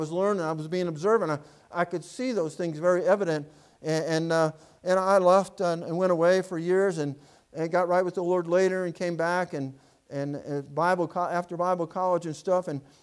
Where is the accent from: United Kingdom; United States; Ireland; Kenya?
United States; Hobart, Indiana; I'm just going to tell you a little bit of story about the church that I grew up back in Indiana. I grew up in First Baptist Church of Hobart, Indiana.